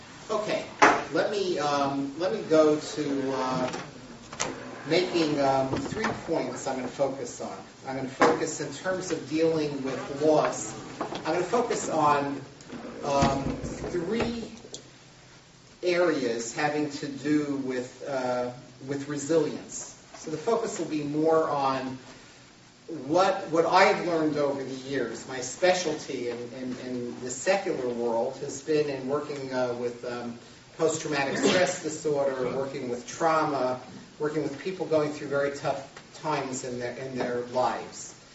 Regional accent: Far Rockaway, New York, United States; I grew up in Far Rockaway. I grew up right in this neighborhood.

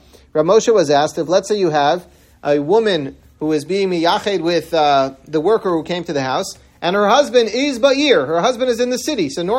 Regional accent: New York City, New York, United States; I grew up in Washington Heights. That's one part of New York City.

